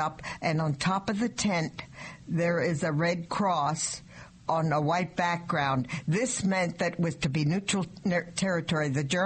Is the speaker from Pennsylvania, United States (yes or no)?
yes; Veracruz, Pennsylvania, United States; I was born in Lehigh County, Pennsylvania, in a little town called Veracruz. I went to the grade school there